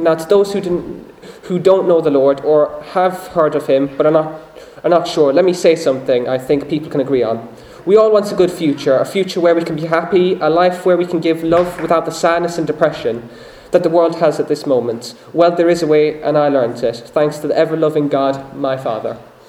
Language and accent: English; England, United Kingdom; born there; I was born in England 24th of June 2004.